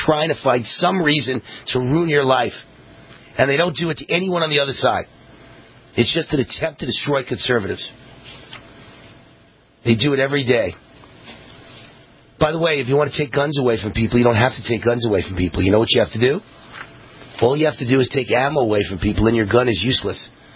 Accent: Las Vegas, Nevada, United States; I'm from Las Vegas, Nevada, and this state was stolen, sure as I'm standing here.

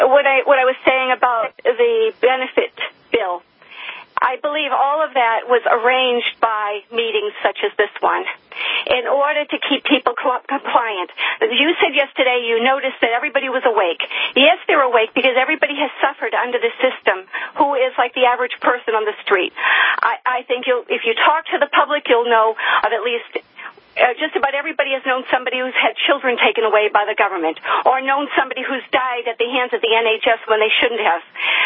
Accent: United States; accent: American; now in United Kingdom; I'm an American who's been living in the UK for 28 years. I haven't lost my accent.

